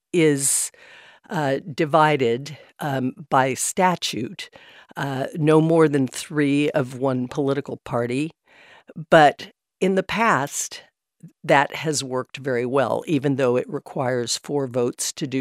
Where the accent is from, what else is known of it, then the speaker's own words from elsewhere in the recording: California, United States; is leave and go back to my home state of California